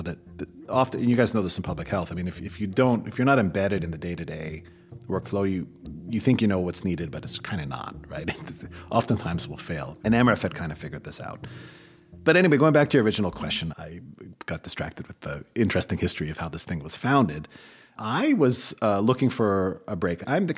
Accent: Toronto, Ontario, Canada; and I'm a Canadian-American, a doctor. I grew up in Toronto.

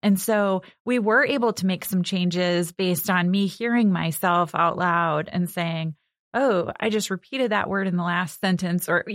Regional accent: Sandwich, Illinois, United States; No, I grew up in Sandwich, Illinois, so about an hour from here.

